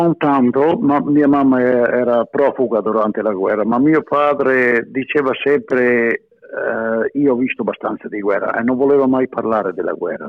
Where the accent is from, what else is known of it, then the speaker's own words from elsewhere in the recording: Australia; Io ti posso dire che sono australiano, ma amo la lingua italiana e la cultura e la cucina.